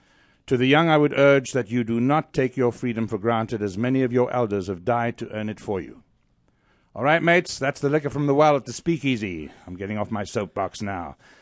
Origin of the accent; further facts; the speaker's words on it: South Africa; now in United States; I grew up in South Africa and had no television until I came to the States.